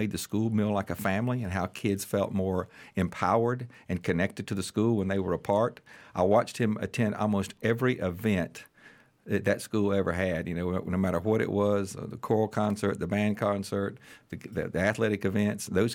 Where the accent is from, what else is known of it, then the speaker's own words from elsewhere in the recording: Tallahassee, Florida, United States; I'm a product of Leon County Schools, born and raised in Tallahassee. Graduate of Rickards High School, graduate of TCC, graduate of Florida State University, graduate of FAMU.